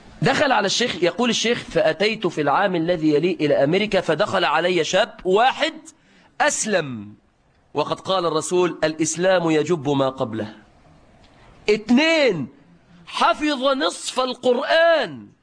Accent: Egypt; طبعاً ده لو عندنا في مصر كان يقول له

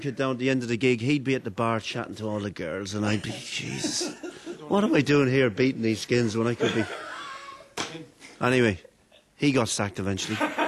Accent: London, United Kingdom; born there; I was born in London. My mother's from Dublin and my father's from North County Cork.

